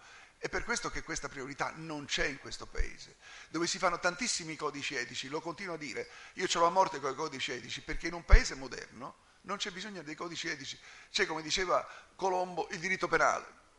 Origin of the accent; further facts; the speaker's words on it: Sicily, Italy; perché sono siciliano